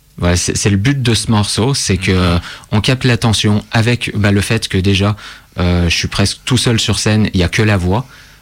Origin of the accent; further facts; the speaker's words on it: France; je suis français au départ.